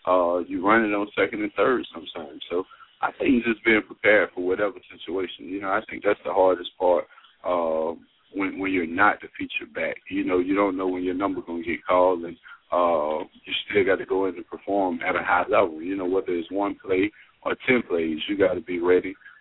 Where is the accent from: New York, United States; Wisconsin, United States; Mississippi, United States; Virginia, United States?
Mississippi, United States; Lawrence; You know, I came from Lawrence, Mississippi, man. Nobody expected me to ever hear from me in the beginning.